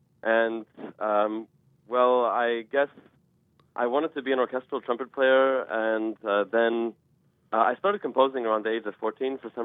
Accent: Denver, Colorado, United States; now in Oakland, United States; Well, I grew up in Denver, Colorado, and now I'm living in Oakland, California

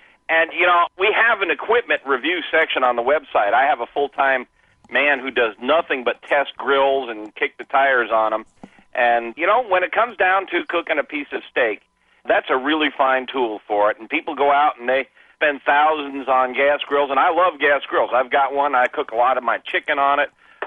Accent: the South, United States; I was raised in the South, and it's just so nice to hear a Southern accent again. I can slip back into it really fast, really fast.

